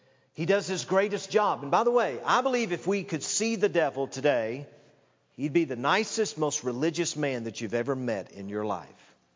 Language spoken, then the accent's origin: English; Knoxville, Tennessee, United States; My pastor used to say years ago as I grew up in Knoxville, Tennessee, he would say, the most dangerous error is that which is closest to the truth.